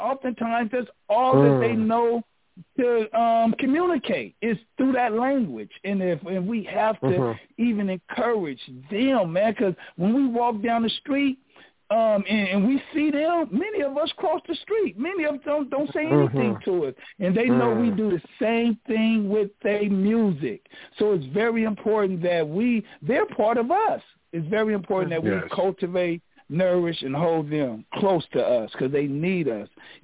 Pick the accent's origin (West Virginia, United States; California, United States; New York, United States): California, United States; Watts; even growing up in, you know, the inner city, growing up in Watts, like that whole energy, it was very difficult.